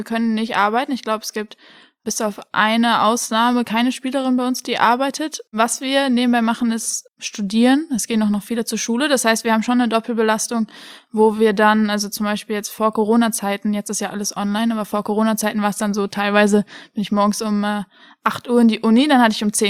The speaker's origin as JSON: {"language": "German", "town": "Oppenheim", "region": "Rhineland-Palatinate", "country": "Germany", "tie": "born or raised there", "said": "ich bin in Oppenheim aufgewachsen, das ist ja nicht weit weg"}